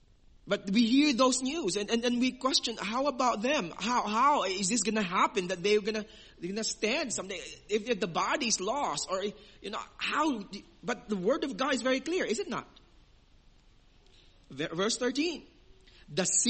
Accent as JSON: {"language": "English", "town": "Iloilo City", "region": "Western Visayas", "country": "Philippines", "tie": "born or raised there", "said": "there are a lot of sea merchants hailing from the Philippines. Especially in my hometown, Iloilo City."}